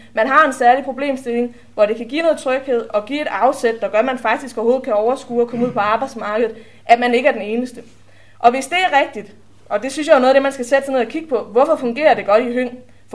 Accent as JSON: {"language": "Danish", "region": "Central Denmark Region", "country": "Denmark", "tie": "born or raised there", "said": "Den lille by, hvor jeg er vokset op i, der tog vi også imod en masse flygtninge fra Bosnien. Og med det samme, de kunne, flyttede de også ind til Horsens, sammen med alle de andre bosnier."}